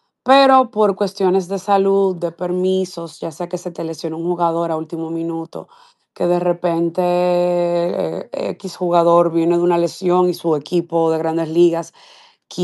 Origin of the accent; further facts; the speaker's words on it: Dominican Republic; No hemos tenido la oportunidad como dominicanos